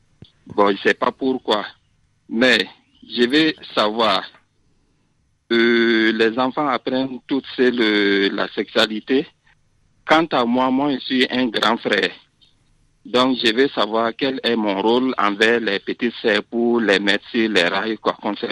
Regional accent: Burkina Faso; chez nous en Afrique, plus précisément au Burkina Faso, parler de la sexualité entre grandes personnes, même on trouve ici que c'est gênant.

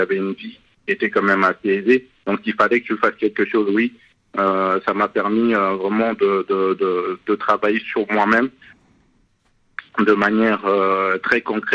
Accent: Central African Republic; now in Paris, France; Je suis originaire en fait de la Centrafrique, donc je suis venu en France suite au conflit en fait qui se déroulait dans mon pays. Donc en 2005, je suis arrivé

